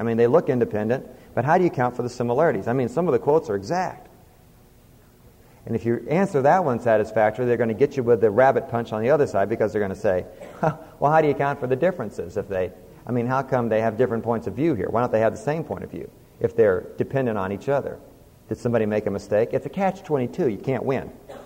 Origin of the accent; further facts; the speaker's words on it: Boulder, Colorado, United States; When I was a kid, growing up in Boulder, Colorado, we had one ritual that never varied.